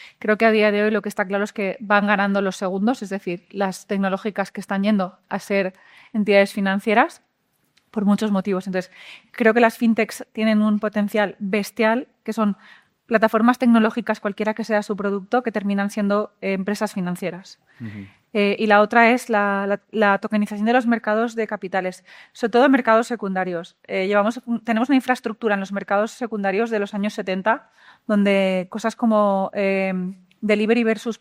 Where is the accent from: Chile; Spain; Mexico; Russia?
Spain; Valencia, Valencian Community; Yo, por ejemplo, que vengo de Valencia, tenemos un sector artesano muy importante